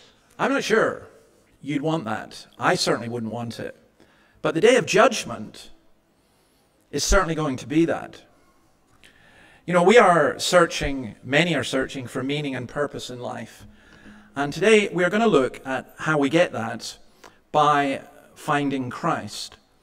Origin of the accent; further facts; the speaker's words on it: Scotland, United Kingdom; and I'm a Scotsman, I don't cry.